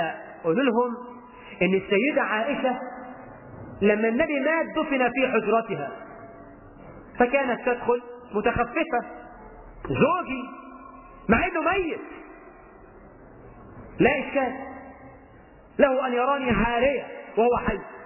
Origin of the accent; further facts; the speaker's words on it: Egypt; واحنا عندنا في مصر امثال تشجع على السرقة.